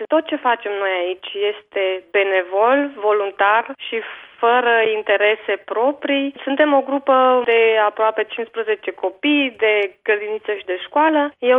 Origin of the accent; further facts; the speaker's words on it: Romania; Pentru că eu, de exemplu, și ca mine sunt români aici, dacă vorbesc eu cu fiica mea acasă românește, e foarte puțin ce vorbim noi.